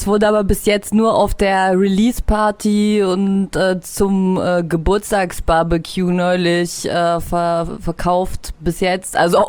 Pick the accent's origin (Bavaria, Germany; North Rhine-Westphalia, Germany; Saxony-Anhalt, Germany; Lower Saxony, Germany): Saxony-Anhalt, Germany; Halle; born there; also born or lived in Leipzig; Ich bin in Halle geboren und wohne jetzt auch gerade wieder dort, aber ich habe schon zwischendurch mehrere Jahre in Leipzig gelebt